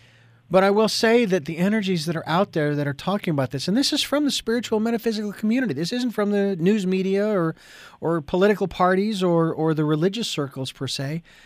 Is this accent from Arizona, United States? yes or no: yes; Phoenix, Arizona, United States; moved away; been living in Santa Barbara for nearly 10 years, 9.5 years. Have only been back to Phoenix once to visit my parents. Phoenix being my hometown